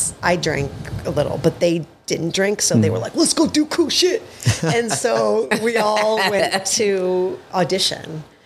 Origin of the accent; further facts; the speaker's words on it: Midwest, United States; I had a lot of that, but I'm from the Midwest.